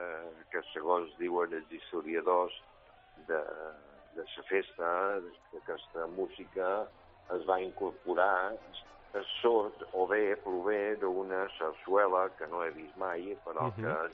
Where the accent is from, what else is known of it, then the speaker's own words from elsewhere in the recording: Ciutadella, Balearic Islands, Spain; els qui som nascuts aquí a Ciutadella posa una alegria immensa